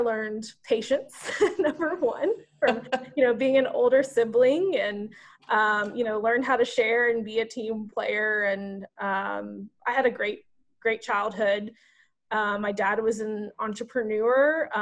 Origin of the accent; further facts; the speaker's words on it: Atlanta, Georgia, United States; Yeah, so I grew up in Atlanta.